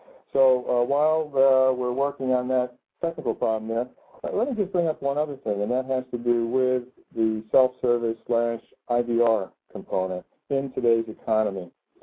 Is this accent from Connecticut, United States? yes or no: yes; Connecticut, United States; Okay, my home state.